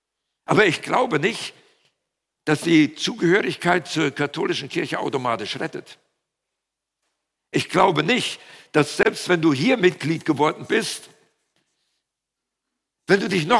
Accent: North Rhine-Westphalia, Germany; accent: Siegerland; Da steht jemand neben mir und sagt, wo kommen Sie denn her? Ja, ich sage aus dem Siegerland. Oh, sagt er, ich komme auch daher.

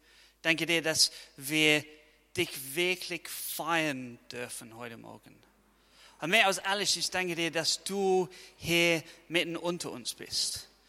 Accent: Scotland, United Kingdom; German is a second language; ich komme aus Schottland. Und ich habe manchmal ein richtiges Problem mit der deutschen Sprache

